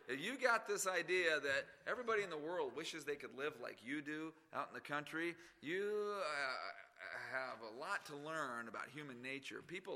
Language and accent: English; Phoenix, Arizona, United States; Where I grew up in Phoenix, it's gotten a lot better.